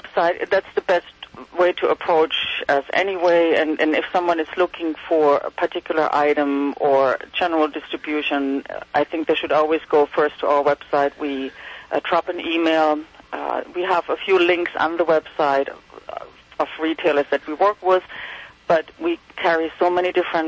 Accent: Wiesbaden, Hesse, Germany; English is a second language; moved away as an adult; now in Long Island, United States; Currently, as you can hear, I'm from Germany. I moved 10 years ago from Wiesbaden to Long Island.

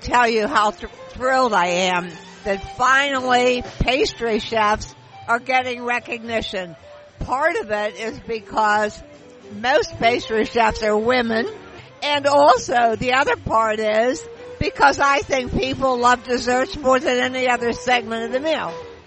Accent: Pittsburgh, Pennsylvania, United States; you realize we're from Pittsburgh.

